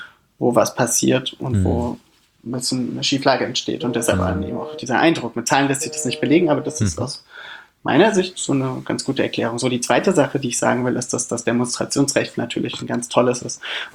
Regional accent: Weimar, Thuringia, Germany; Weimar ist meine Heimatstadt

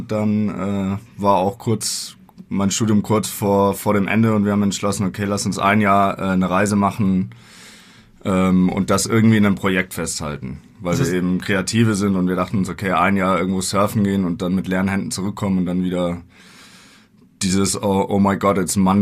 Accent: Bavaria, Germany; Nee, in Bayern. Wir kommen beide aus Bayern.

